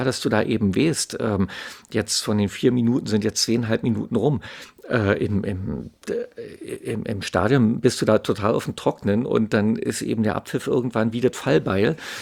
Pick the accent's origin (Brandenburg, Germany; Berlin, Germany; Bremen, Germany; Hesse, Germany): Berlin, Germany; Also ich jetzt hier als Berliner